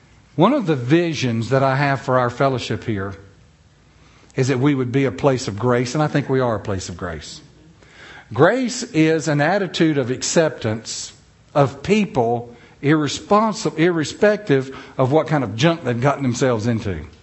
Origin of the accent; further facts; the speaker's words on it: North Carolina, United States; now in South Dakota, United States; Now, I'm from North Carolina. I'm in South Dakota, but I'm the foreigner.